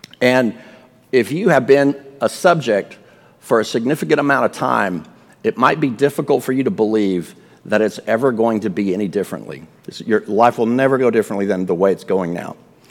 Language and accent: English; Texas, United States; I'm from Texas, man.